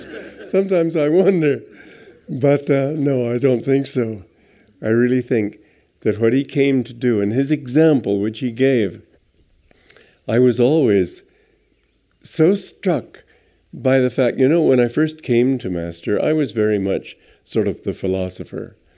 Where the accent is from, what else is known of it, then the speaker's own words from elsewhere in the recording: Romania; This is something I used to notice when I grew up in Romania